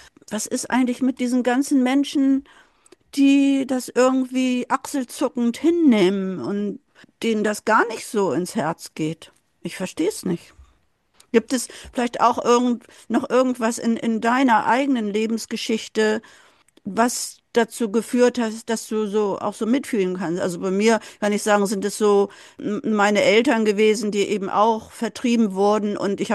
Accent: Bad Pyrmont, Lower Saxony, Germany; Ich bin ja in Bad Pyrmont geboren und aufgewachsen.

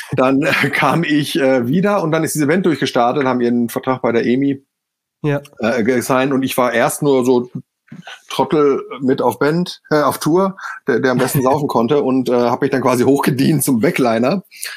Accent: Gütersloh, North Rhine-Westphalia, Germany; Ganz genau, wir nah an dir dran, Gütersloh, Westfalen.

